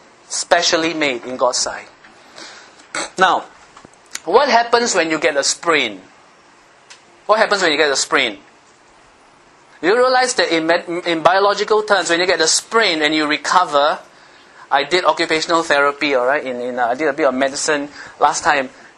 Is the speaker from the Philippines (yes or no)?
yes; Philippines; That's why I'm a Filipino today.